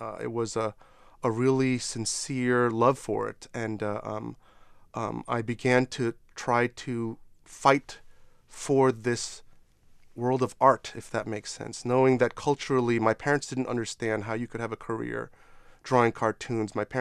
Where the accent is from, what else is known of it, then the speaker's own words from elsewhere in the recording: New York, United States; born there; I was born in New York and my parents were born in Korea, and they came here during the 70s.